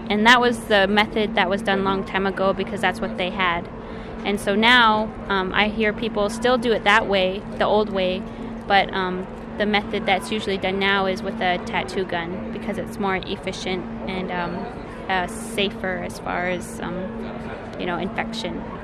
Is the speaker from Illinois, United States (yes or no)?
no; Alaska, United States; And where I'm from is from the Bering Strait region, the Norton Sound region of Alaska, which is in the northwestern side of Alaska.